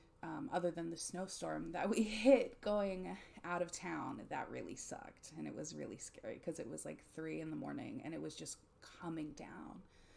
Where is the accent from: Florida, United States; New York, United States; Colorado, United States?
Florida, United States; I like grew up, I'm originally from Florida. I don't live there anymore, but I grew up near Disney.